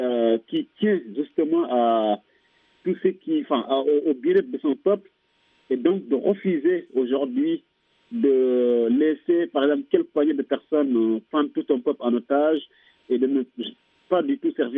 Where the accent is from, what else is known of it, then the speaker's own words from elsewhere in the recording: Senegal; now in Paris, France; je suis sénégalais d'origine, je suis vers Paris, et militant aussi d'un parti sénégalais